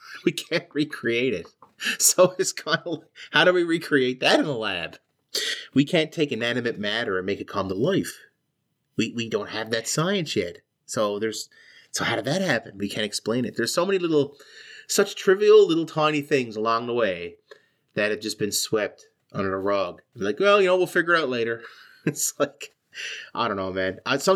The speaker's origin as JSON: {"language": "English", "town": "Mount Pearl", "region": "Newfoundland and Labrador", "country": "Canada", "tie": "born or raised there", "said": "Really, really nice place here in Mount Pearl, Newfoundland. My hometown, by the way."}